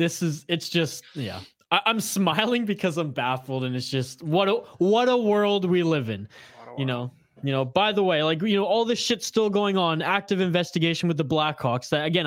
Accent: Canada; born there; My mom's from Seattle. My dad escaped the 79 revolution, but I was born in Canada.

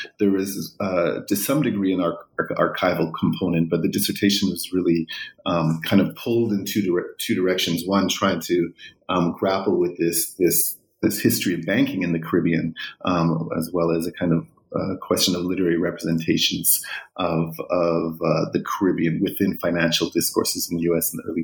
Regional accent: Vancouver, British Columbia, Canada; Before that, I was raised in Vancouver, went to Simon Fraser University there, and spent a little bit of time flitting around writing and editing before I returned to graduate school.

